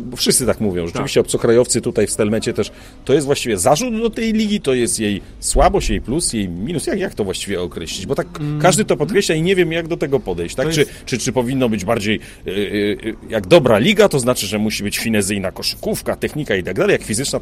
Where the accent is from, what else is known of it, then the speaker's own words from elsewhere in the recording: Zielona Góra, Lubusz Voivodeship, Poland; jestem z Zielonej Góry